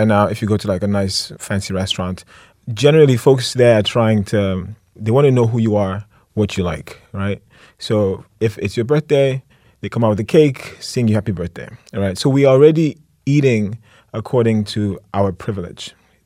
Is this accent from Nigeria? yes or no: yes; Nigeria; But I'm Nigerian. I cook Nigerian food.